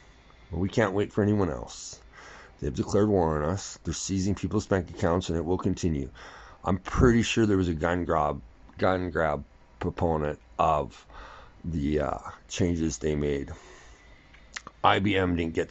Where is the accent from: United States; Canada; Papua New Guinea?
Canada; We're Canadian. We're proud of it.